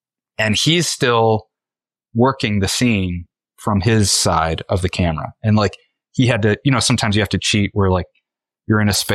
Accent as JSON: {"language": "English", "town": "Joliet", "region": "Illinois", "country": "United States", "tie": "born or raised there", "said": "it's kind of based on like the people that I grew up with in Joliet"}